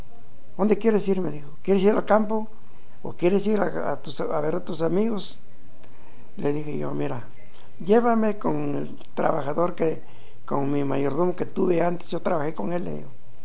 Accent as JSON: {"language": "Spanish", "country": "Mexico", "tie": "born there", "said": "Le digo, pues yo nací en México, ¿no?"}